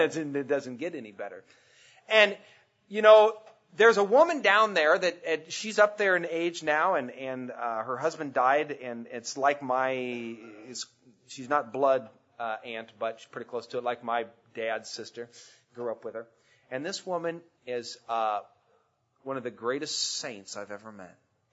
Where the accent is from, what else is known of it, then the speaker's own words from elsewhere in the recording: United States; I can't speak for the other nations. I'm an American, so, you know, that makes me part of what's going on here.